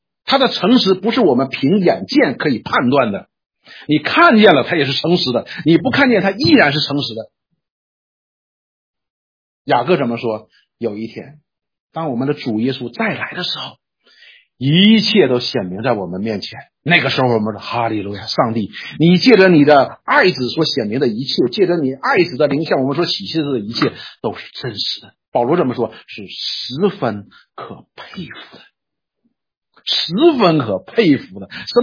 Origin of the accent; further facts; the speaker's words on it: China; 我们中国人讲吐个唾沫是个钉